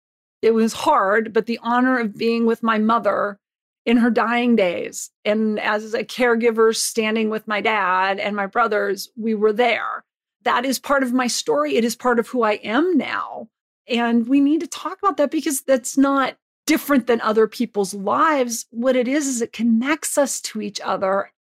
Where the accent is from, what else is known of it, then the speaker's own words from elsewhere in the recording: Butte, Montana, United States; I grew up in Butte, Montana in a state that has, you know, 7 reservations